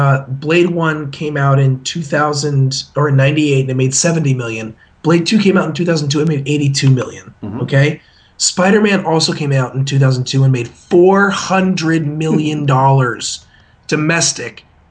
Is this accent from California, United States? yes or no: yes; California, United States; And growing up in Orange County, where we have three black people, that was pretty amazing.